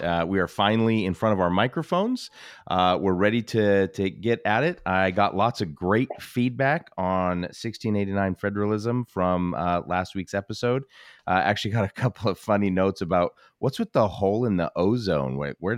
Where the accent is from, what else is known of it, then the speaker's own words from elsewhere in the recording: Emmett, Idaho, United States; I like to joke with people when I say I'm from Emma, Idaho.